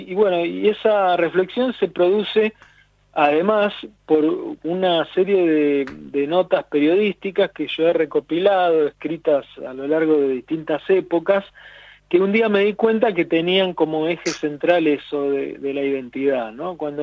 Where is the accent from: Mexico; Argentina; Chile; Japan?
Argentina; Tierra del Fuego; Cómo los fueguinos tenemos una tendencia a repetir épocas